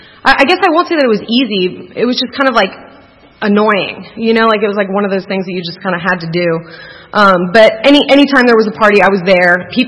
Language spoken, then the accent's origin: English; Atlanta, Georgia, United States; born there; So I was born in Atlanta, and alcoholism runs on both sides of my family as far as the eye can see